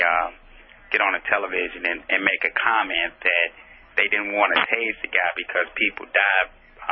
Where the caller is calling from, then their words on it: New Orleans, Louisiana, United States; You know, I'm calling from New Orleans, and I'm calling about this latest shooting down here.